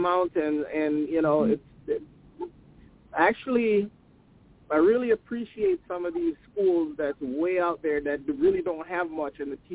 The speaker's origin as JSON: {"language": "English", "town": "Askenish", "region": "Hanover", "country": "Jamaica", "tie": "born or raised there", "said": "because I grew up basically in Askanish, which is way underneath the mountain."}